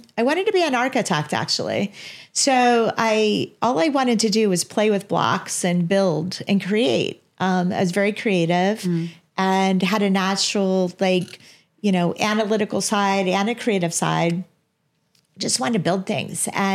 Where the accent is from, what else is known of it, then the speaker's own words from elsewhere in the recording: Chicago, Illinois, United States; also born or lived in Kent State, Ohio; I moved back to Chicago after college, after Kent State, back to Chicago then. So I grew up in the Midwest, overall.